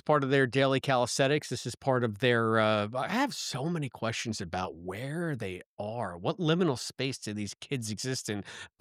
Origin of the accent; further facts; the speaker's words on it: Bronx, New York, United States; But I grew up in the Bronx, so there was always, you know, some kind of the hopping game that they did on the sidewalks.